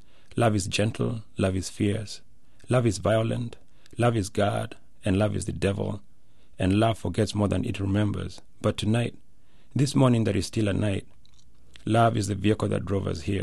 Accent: Kenya; now in United States; I grew up in Kenya. My parents are Kenyan. My nationality really is Kenyan. And then I came to the U.S., and at some point I had to realize, wow, I've been in the U.S. now longer than I lived in Kenya.

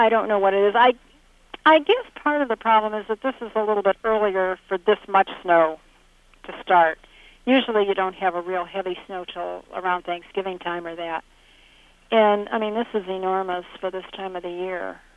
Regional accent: Painesville, Ohio, United States; I'm from Paynesville, which is just about 12 miles north of here.

